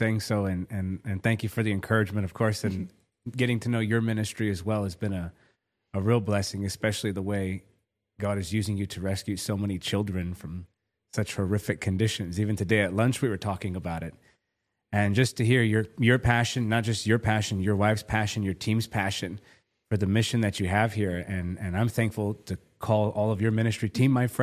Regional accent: Hawthorne, California, United States; Okay, so I was originally from California, grew up in California. I was raised in Hawthorne, California, jumped around a few cities.

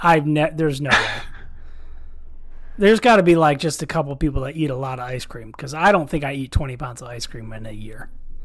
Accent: Hudsonville, Michigan, United States; I was going to say, I grew up 3 miles from the original Hudsonville ice cream factory, which does not exist anymore.

